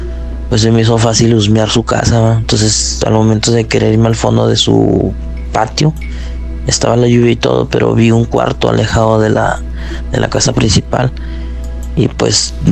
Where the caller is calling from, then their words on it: Monterrey, Nuevo León, Mexico; acá de Monterrey.